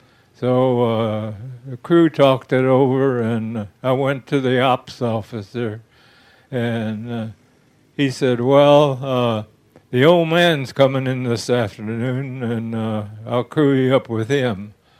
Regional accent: Dayton, Ohio, United States; But I was born and raised in Dayton, Ohio

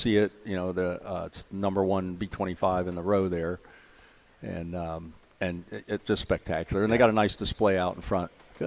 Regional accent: Columbus, Ohio, United States; now in Dayton, United States; in 1981 at their reunion in Columbus, Ohio, my hometown.

